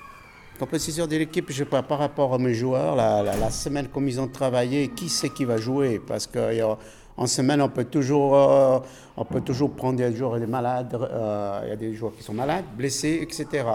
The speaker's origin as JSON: {"language": "French", "country": "Italy", "said": "en tant qu'Italien, j'aime beaucoup la Rome."}